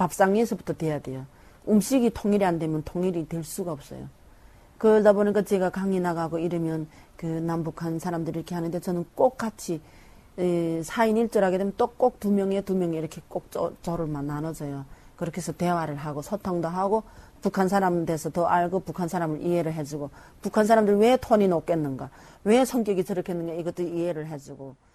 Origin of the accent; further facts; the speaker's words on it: Cheongyang, South Chungcheong, South Korea; 저는 충청남도 청양에서 온